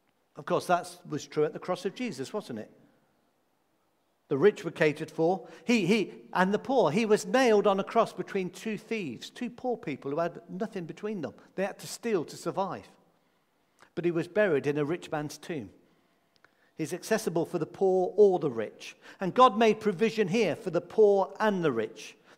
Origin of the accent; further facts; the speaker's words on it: Midlands, United Kingdom; Now, I grew up in the Midlands. I might still have a little bit of my accent. Most of it tends to have gone. When I go back home now, they call me a southerner, a southern softy.